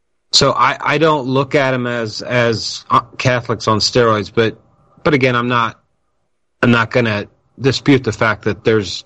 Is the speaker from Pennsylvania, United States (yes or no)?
yes; Leola, Pennsylvania, United States; I was born and raised here in Lancaster County, in Leola, to be specific.